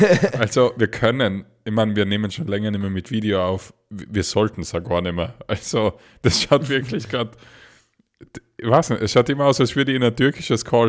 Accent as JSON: {"language": "German", "country": "Austria", "said": "als Österreicher ist man ja für die so ein Freak"}